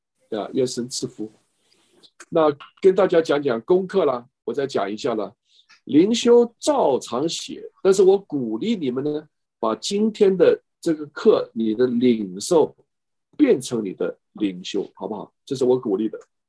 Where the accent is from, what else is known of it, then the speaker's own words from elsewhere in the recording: China; 我想我们中国人大多数吧，101%的人都受到这个影响